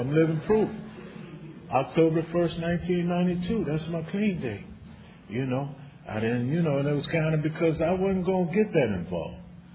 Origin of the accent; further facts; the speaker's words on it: San Diego, California, United States; I'm from San Diego.